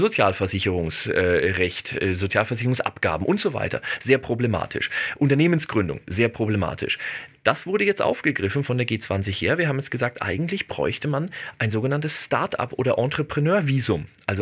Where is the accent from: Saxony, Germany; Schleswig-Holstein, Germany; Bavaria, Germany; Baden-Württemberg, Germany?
Bavaria, Germany; Würzburg; Ja, ich komme aus Würzburg, also in Würzburg gibt es kein freies WLAN überall.